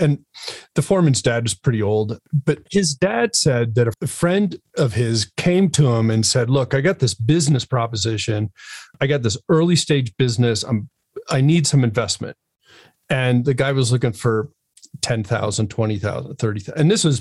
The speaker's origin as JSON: {"language": "English", "region": "Connecticut", "country": "United States", "tie": "born or raised there", "said": "I grew up in Connecticut, and my first job that I had, I delivered newspapers."}